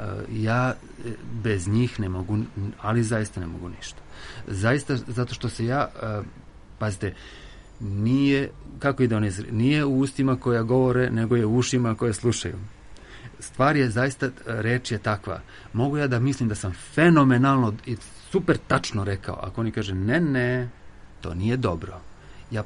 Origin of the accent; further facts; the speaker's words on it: Belgrade, Serbia; born there; sam rođen u Beogradu.